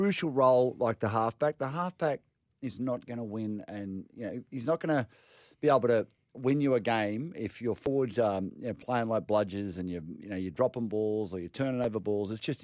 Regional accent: Queensland, Australia; Grew up in Queensland.

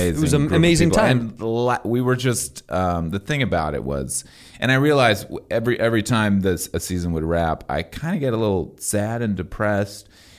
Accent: Quebec, Canada; moved away; I'm French-Canadian.

